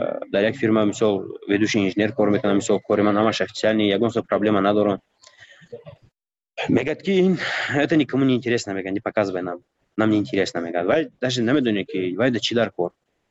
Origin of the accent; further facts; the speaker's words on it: Tajikistan; من گفتم من تاجیکم از تاجیکستانم،